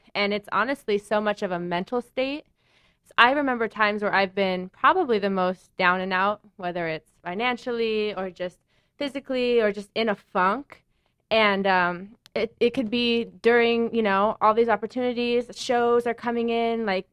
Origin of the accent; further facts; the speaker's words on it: Denver, Colorado, United States; now in Los Angeles, United States; I'm not. I'm from Denver, Colorado.